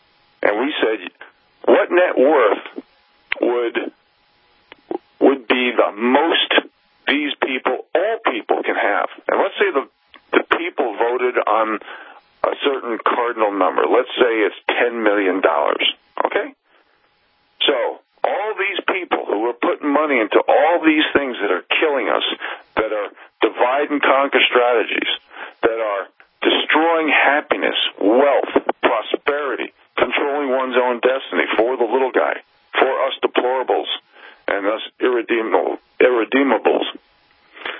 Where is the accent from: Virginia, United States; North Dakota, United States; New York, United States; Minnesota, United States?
New York, United States; You know, here in Montana, I dreamed when I grew up in New York to come out here to hunt, to fish, to live off the land